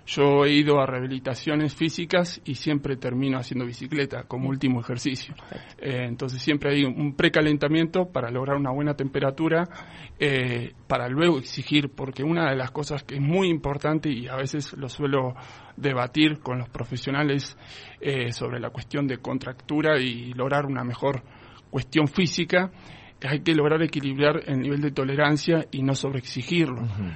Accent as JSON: {"language": "Spanish", "town": "General Alvear", "region": "Mendoza", "country": "Argentina", "said": "Bueno, mira, yo soy de General Alvear, ajá, Mendoza."}